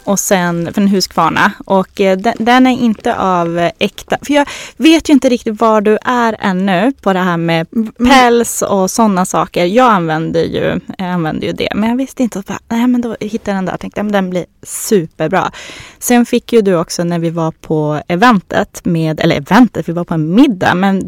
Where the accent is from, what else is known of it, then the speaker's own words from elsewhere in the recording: Norrland, Sweden; jag är ju uppifrån Norrland, men man kanske hör det på min dialekt i för sig